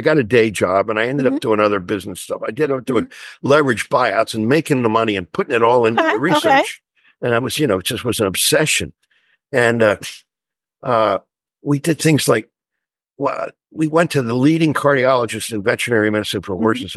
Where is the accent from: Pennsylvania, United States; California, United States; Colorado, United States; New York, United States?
Pennsylvania, United States; Philadelphia; Anyway, that's where I went. And because I was from Philadelphia.